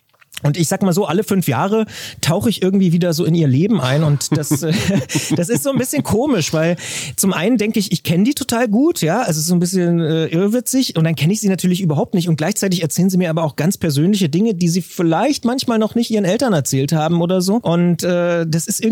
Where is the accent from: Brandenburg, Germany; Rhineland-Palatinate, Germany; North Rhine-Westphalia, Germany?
Brandenburg, Germany; Potsdam; ich komme aus Potsdam